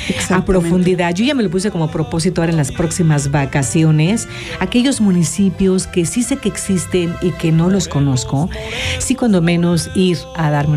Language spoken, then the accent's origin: Spanish; Morelos, Mexico; Hoy nuestro estado de Morelos, pero yo digo mi pueblo.